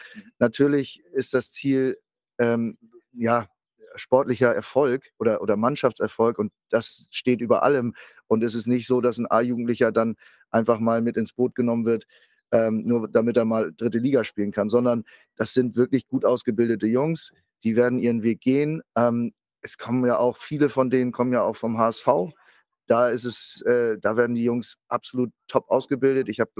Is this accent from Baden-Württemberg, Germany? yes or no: no; Kiel, Schleswig-Holstein, Germany; Ich als gebürtiger Kieler, ich habe keine Animositäten in Bezug auf Hamburg